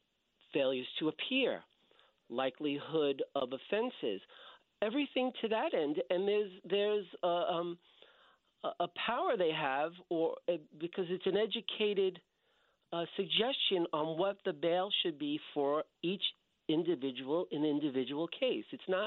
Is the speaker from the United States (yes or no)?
yes; New York City, New York, United States; And I'm from New York, and it's pathetic what has happened to that city